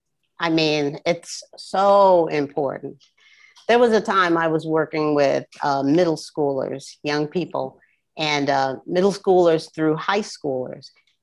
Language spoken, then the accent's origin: English; South Africa; now in United States; I'm from South Africa originally